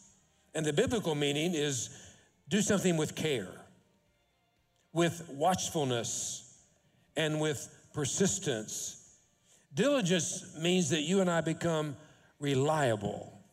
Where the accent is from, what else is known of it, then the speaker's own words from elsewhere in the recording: United States; And you're trying to be disturbed politely as an American